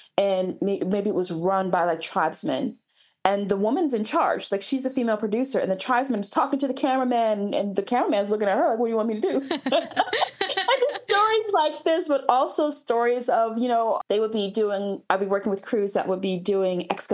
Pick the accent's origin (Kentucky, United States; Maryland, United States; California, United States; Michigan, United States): Maryland, United States; Annapolis; One, I'm from Annapolis, Maryland. There are seagulls everywhere.